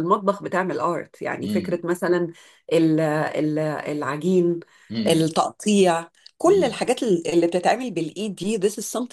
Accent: Kuwait; انا درست يعني سنين المدرسه كلها، انا كنت في الكويت، انا اتولدت في الكويت واثقلت هذه الموهبه في الكويت.

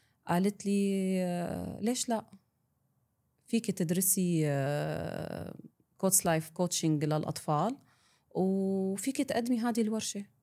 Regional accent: Syria; وأنا سورية وعشت كل حياتي بسوريا، فأنا متعودة على ثقافة المجتمع اللون الواحد، فلما أجيت على مجتمع أوسع بثقافات متعددة

